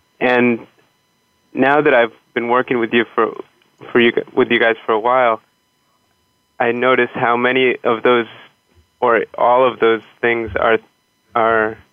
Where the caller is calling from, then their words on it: New York City, New York, United States; I'm calling in from New York City, my office.